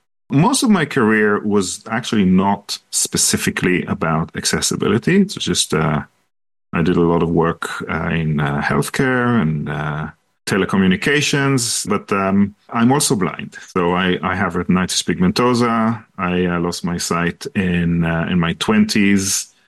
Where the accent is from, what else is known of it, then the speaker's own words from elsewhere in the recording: Israel; English is a second language; moved away as an adult; also born or lived in London / Singapore; now in Seattle, United States; I grew up in Israel. That's where I did my computer science. I moved to London. That's where I did an MBA in London Business School. I lived in the UK for 15 years, and then I lived in Singapore for about 3 years with my family